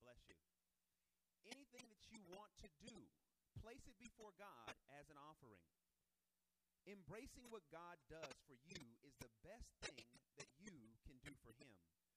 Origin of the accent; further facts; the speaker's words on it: California, United States; now in Los Angeles, United States; I'm from the Bay Area.